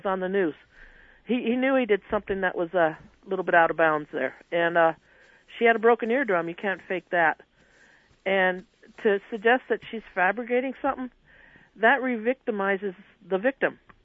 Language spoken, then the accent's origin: English; Palmer, United States; I grew up in Palmer, and this one guy that was in trouble and stuff in the 50s, he came back, redeemed himself, and was one of our community leaders in Palmer during my childhood.